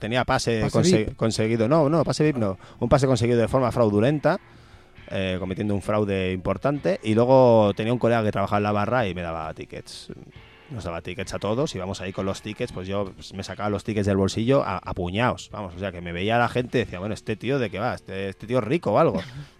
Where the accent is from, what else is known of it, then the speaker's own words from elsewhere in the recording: Catalonia, Spain; El catalán es un tipo de persona.